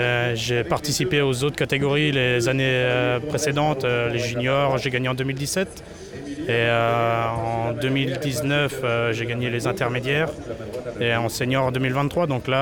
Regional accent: Pays de la Loire, France; Du Maine-et-Loire, à côté d'Angers.

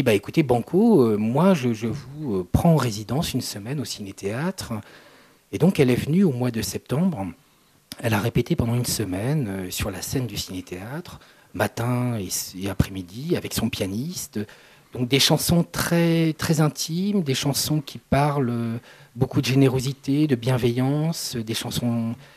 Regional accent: Brittany, France; parce que je suis originaire de Bretagne.

